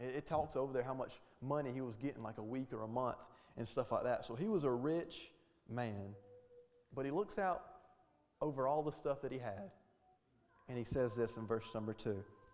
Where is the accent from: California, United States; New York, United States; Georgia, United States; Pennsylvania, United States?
Georgia, United States; Hartwell; Why did I grow up where I grew up at in Hartwell, Georgia?